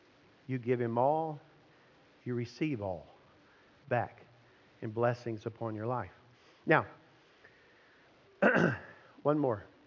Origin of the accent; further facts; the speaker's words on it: Texas, United States; I grew up in Texas.